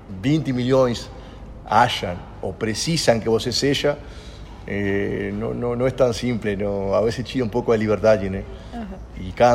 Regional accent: Uruguay; now in São Paulo, Brazil; como buen uruguayo, tenemos mil defectos, pero tenemos palabras

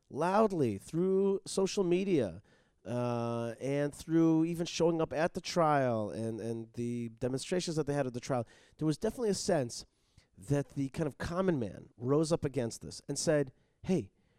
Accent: Wayne, New Jersey, United States; Yeah, so we had a natural rapport, you know, us New Jerseyans. And they're from Franklin Lakes, and I'm from Wayne.

